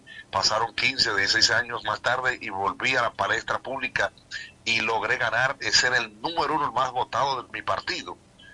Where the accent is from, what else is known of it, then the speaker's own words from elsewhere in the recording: La Romana, Dominican Republic; Yo soy de la Romana, gracias a mi pueblo, así es.